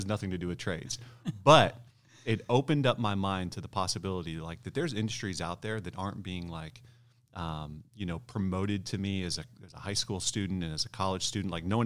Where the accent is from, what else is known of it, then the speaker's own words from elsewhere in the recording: Ohio, United States; also born or lived in Michigan; I grew up in Ohio, born in Michigan, raised in Ohio.